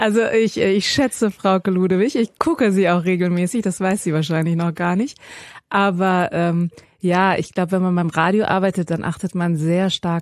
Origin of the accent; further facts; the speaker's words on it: Iran; ich bin ja Iranerin